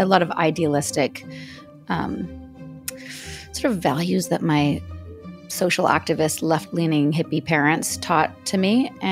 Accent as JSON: {"language": "English", "town": "Vancouver", "region": "British Columbia", "country": "Canada", "lives_now": "Atlanta, United States", "said": "I'm from Vancouver, Canada originally. I now live in Atlanta, Georgia."}